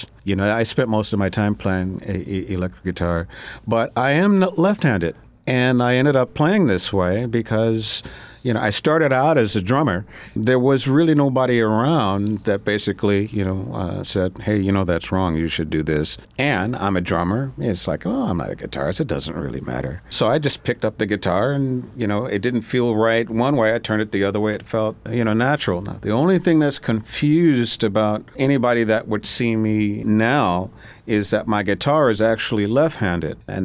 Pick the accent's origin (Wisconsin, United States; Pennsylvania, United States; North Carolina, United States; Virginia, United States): Pennsylvania, United States; Philadelphia; now in Geneseo, United States; Yes, that's my hometown. My family's still there.